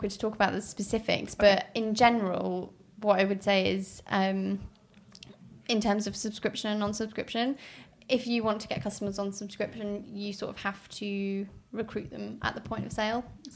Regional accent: Derby, East Midlands, United Kingdom; I'm actually from Derby, so I'm officially a northerner.

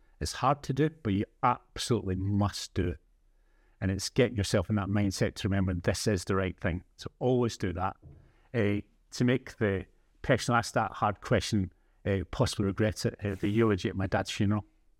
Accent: Motherwell, Scotland, United Kingdom; That's right, Motherwell. I'm from Motherwell.

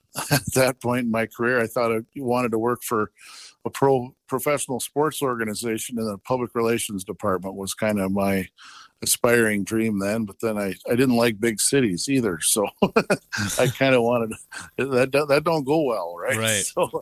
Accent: Devils Lake, North Dakota, United States; My story, I was born and raised here in Devil's Lake, North Dakota. I grew up, my dad farmed, and I've come from a farm family, but I grew up here

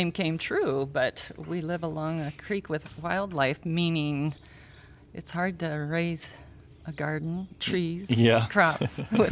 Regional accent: Crofton, Nebraska, United States; So I'm from Crofton. Lived here all my life.

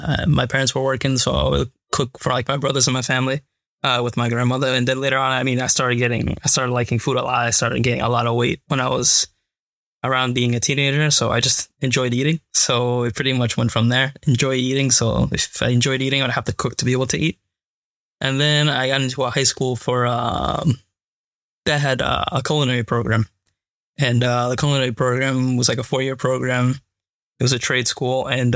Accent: New York City, New York, United States; Living in New York in general, one starts to like normalize certain things.

